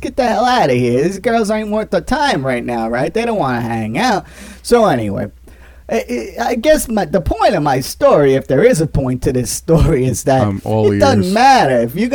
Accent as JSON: {"language": "English", "town": "Queens", "region": "New York", "country": "United States", "said": "because, well, I like donuts. But anyway, that's besides the point. I'm from Queens, you know."}